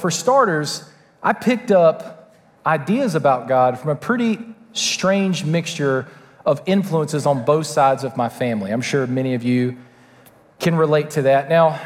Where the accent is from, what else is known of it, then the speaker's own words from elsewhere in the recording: Georgia, United States; because that is unusual for a kid in the 90s growing up in South Georgia